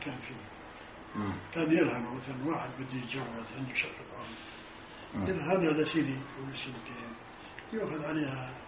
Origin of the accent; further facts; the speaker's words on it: Palestine; قديش بدك مصاري بدري أنا فلسطيني خذ هذه سجاني